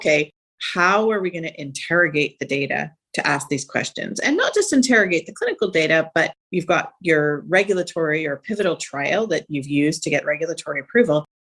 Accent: Canada; I'm actually Canadian.

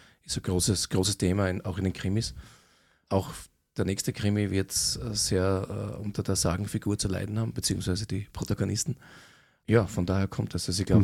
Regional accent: Graz, Styria, Austria; ich bin in Graz aufgewachsen

